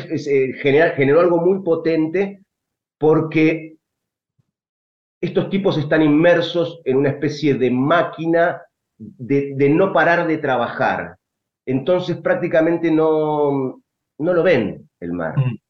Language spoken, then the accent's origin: Spanish; Morón, Buenos Aires Province, Argentina; moved away as an adult; now in Mar Azul, Argentina; Yo viví en Morón 20 años, hasta los 20 años más o menos. Ahí empecé como en Morón, mi amor por el teatro nació en Morón, en la Sociedad Italiana de Morón, más específicamente.